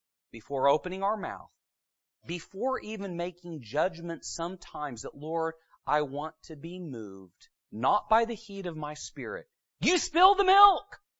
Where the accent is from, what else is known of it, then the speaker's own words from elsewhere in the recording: Pacific Northwest, United States; now in Midwest, United States; You know, I grew up in the Northwest and they are different than y'all here in the Midwest.